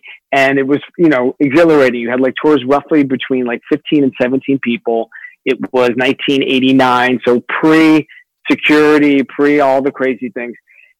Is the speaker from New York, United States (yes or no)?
yes; New York City, New York, United States; I was born in New York City. My parents are third generation New Yorkers. I was born in Queens. We lived in Jackson Heights roughly till I was around 9 years old. And then we moved into Manhattan.